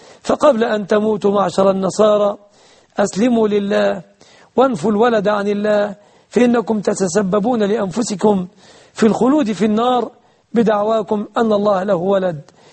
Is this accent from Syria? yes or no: no; Egypt; بلادنا مصر